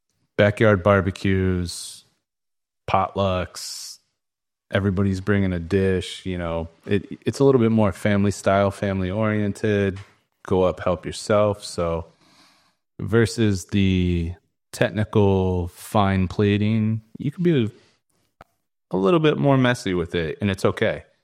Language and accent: English; United States; Here we go. I'm American.